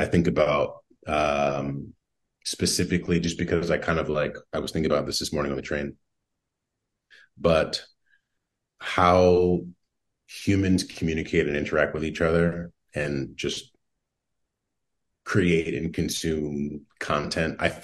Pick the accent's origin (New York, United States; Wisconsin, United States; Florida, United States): New York, United States; which I thought was fascinating as a New Yorker because I can't go three steps without looking at garbage.